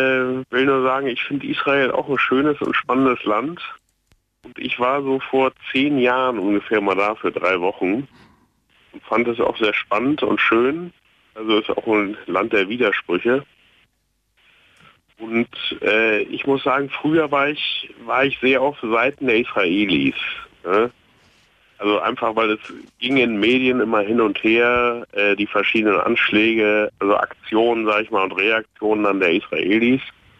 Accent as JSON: {"language": "German", "region": "Berlin", "country": "Germany", "said": "ich komme aus Berlin-Moabit"}